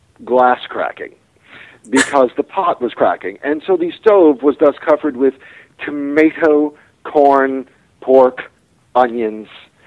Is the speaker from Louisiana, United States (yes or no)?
yes; New Orleans, Louisiana, United States; now in Los Angeles, United States; Living in Los Angeles, you know, I grew up in New Orleans, which is a great culinary history, tradition, current practice.